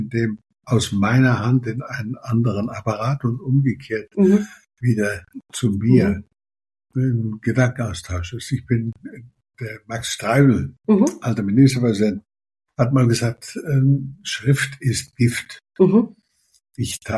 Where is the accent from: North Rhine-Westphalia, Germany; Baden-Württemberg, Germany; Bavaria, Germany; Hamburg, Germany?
Bavaria, Germany; born there; obwohl ich gebürtiger Unterfranke bin